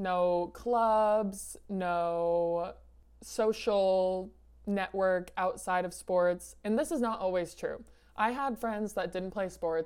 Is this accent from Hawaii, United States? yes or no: no; Iowa, United States; I'm born and raised in Iowa. I always lived in a small town up here and it was amazing.